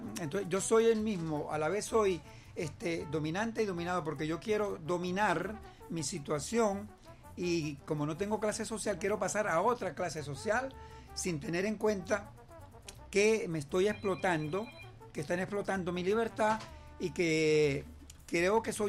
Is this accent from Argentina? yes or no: no; Venezuela; cuál es el aporte que yo como venezolano le doy al país